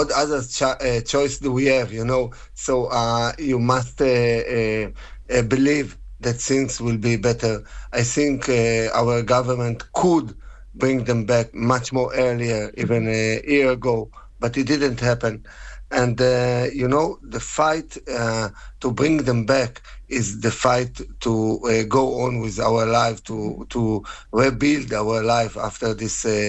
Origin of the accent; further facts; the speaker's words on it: Nir Oz, Southern District, Israel; born there; English is a second language; I was born in Kibbutz Nir Oz where there was a terrible massacre as well.